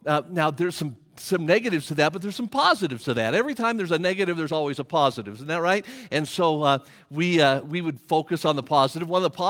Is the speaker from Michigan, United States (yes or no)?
no; Las Vegas, Nevada, United States; 46 years ago, my wife and I was born and raised in Las Vegas